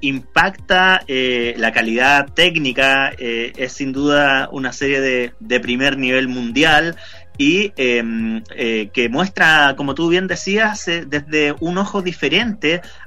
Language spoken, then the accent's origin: Spanish; Chile; ¿Qué sorprende a uno como chileno al momento de ver esta serie